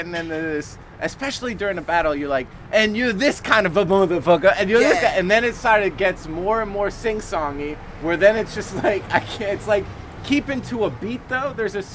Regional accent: New Jersey, United States; You know, I'm from New Jersey. I have a certain accent.

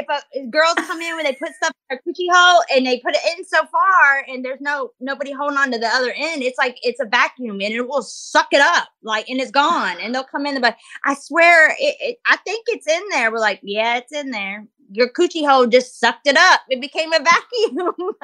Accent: United States; Yeah, no, my parents are, you know, we're from the Midwest.

